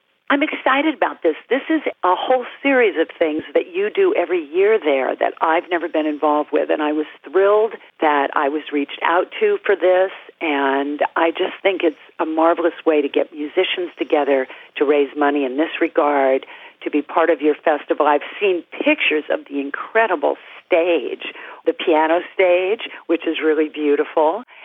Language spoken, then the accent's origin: English; California, United States; Everybody's still in Illinois. And I grew up in California.